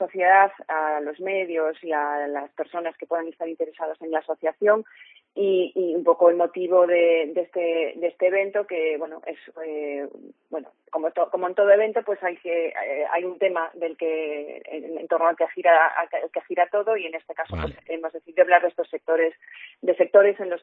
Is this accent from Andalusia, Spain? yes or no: no; Galicia, Spain; somos muy gallegos. Voy a darte una respuesta gallega.